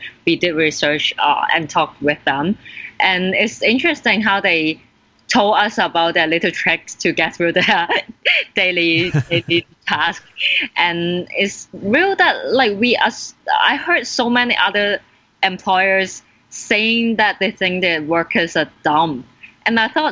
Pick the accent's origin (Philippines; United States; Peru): Philippines; But as a Filipino